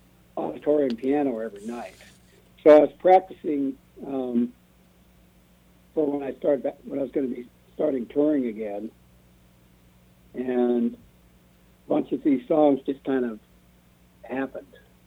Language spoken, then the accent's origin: English; Montana, United States; Well, I grew up mainly in Montana, and the seasons were so distinct from each other. And eastern Montana is basically a rural area